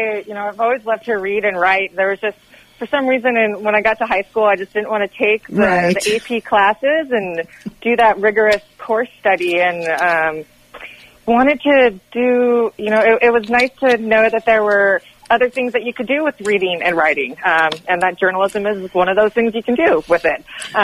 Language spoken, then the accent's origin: English; Washington, United States; also born or lived in Butte, Montana; I grew up in Eastern Washington. I was born in Butte, Montana. Went to Eastern, my family and I, we moved to Eastern Washington.